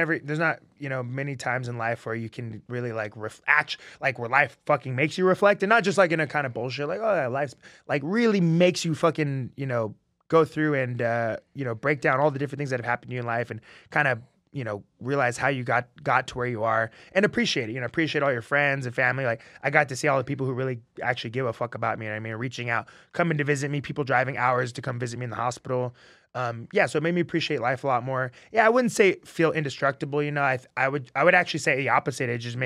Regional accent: California, United States; So I grew up in Inland Empire, actually.

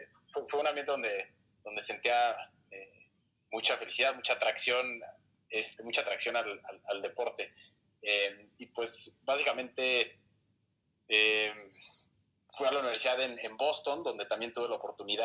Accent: Mexico City, Mexico; Yo soy de la Ciudad de México, así crecí en la Ciudad de México.

